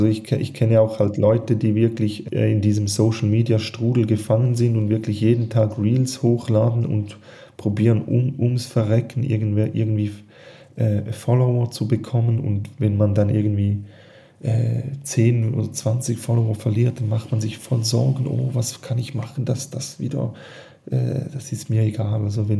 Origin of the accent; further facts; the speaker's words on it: Switzerland; ich komme aus der Schweiz. In der Schweiz habe ich schon ein ganz anderes Standing wie in Deutschland. Und bei mir ist halt so, ich muss wie zwei Sprachen bedienen, Schweizerdeutsch und Deutsch.